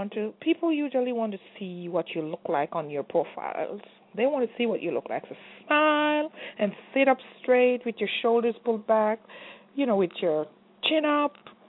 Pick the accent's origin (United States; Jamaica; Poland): Jamaica; I am Jamaican, and I could talk Jamaican patois